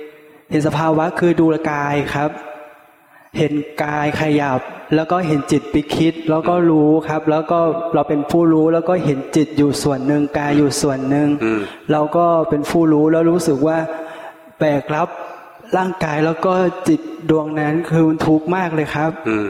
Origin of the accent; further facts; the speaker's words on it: Chaiyaphum, Thailand; เป็นคนชัยภูมิครับ